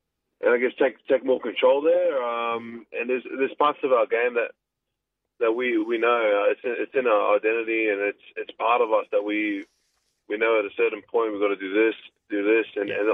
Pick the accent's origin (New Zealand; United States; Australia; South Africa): New Zealand; I remember growing up, I grew up in New Zealand, so I remember watching the Crusaders.